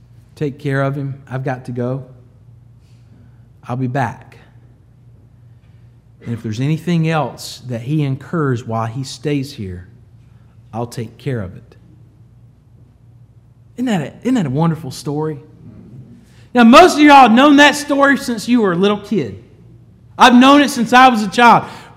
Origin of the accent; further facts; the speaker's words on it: the South, United States; I'm from the South. I grew up a child of the 80s.